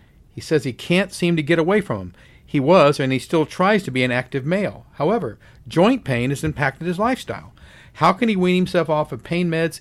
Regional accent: Texas, United States; I'm from Texas, so everybody has aloe vera juice

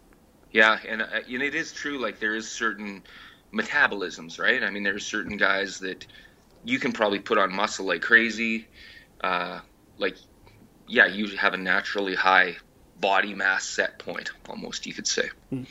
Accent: Canada; I'm Canadian

